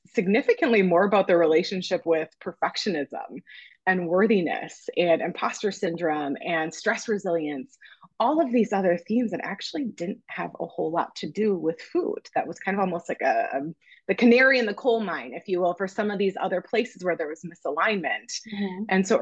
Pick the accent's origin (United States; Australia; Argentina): United States; Green Bay, Wisconsin; I'm a, you know, child of the 90s growing up in the Midwest. I was born in Green Bay, Wisconsin.